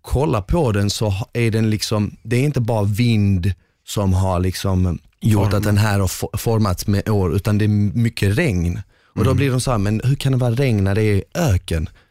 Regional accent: Northern Bosnia, Bosnia & Herzegovina; Jag är från norra Bosnien.

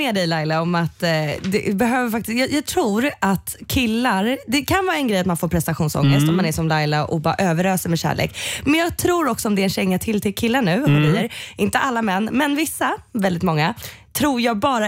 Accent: Iran; jag är iranier

